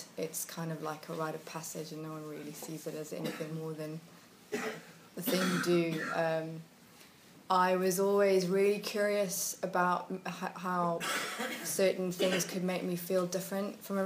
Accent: South Africa; now in London, United Kingdom; I grew up in South Africa. I've been in London for 10 years today, actually.

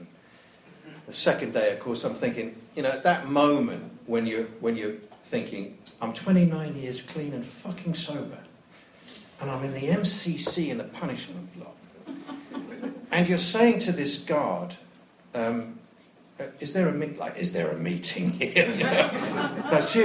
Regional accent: United States; I'm an American lawyer, I'm an English barrister

